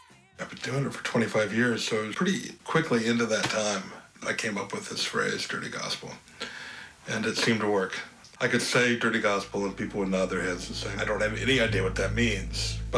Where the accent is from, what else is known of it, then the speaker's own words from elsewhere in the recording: Brooklyn, New York, United States; also born or lived in California; I'm from Brooklyn, New York, born in California.